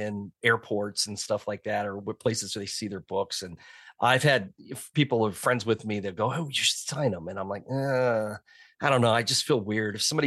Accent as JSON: {"language": "English", "town": "Harrisburg", "region": "Illinois", "country": "United States", "said": "I'm from Harrisburg and have been there many times."}